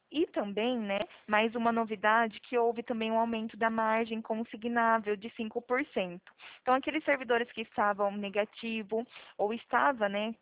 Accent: São Paulo, Brazil; Eu sou daqui do interior de São Paulo.

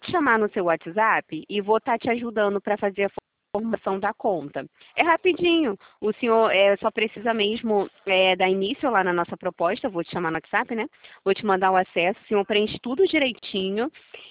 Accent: Rio de Janeiro, Brazil; Eu sou do Rio de Janeiro

